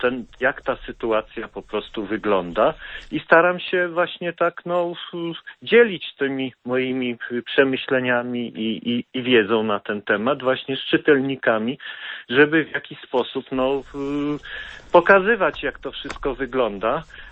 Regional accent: Olsztyn, Warmian-Masurian Voivodeship, Poland; born there; also born or lived in Szczecin; now in Warsaw, Poland; ale urodziłem się w Olsztynie i Olsztyn w sercu noszę

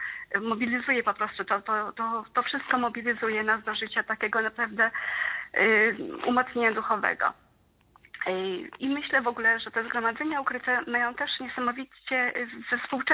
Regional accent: Lublin Voivodeship, Poland; pochodzę tutaj z tych rejonów, co błogosławiony Honorat stąpał, bo wiemy, że w Białej Podlasce, Lubartów, Lublin, więc tutaj te okolice reprezentuję.

